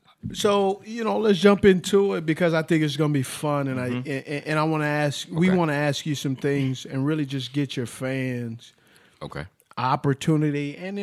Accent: West Coast, United States; I'm from the West Coast

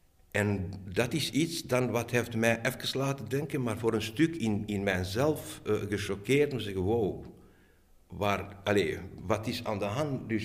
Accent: Mechelen, Antwerp, Belgium; ik ben een Mechelaar.

